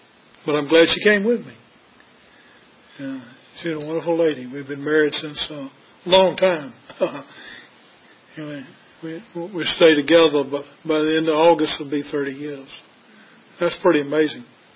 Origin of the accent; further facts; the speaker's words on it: Richmond, Virginia, United States; I'm from Richmond, Virginia.